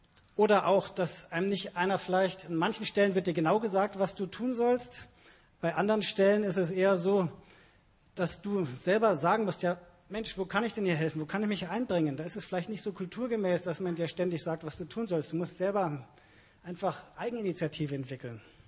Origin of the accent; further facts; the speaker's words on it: Germany; Wir planen hier als Deutsche gern, wir wollen gern wissen, wie ist das da und wo wohne ich